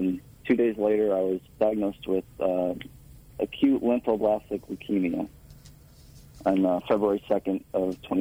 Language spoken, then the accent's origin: English; Illinois, United States; It's actually from my hometown in Illinois.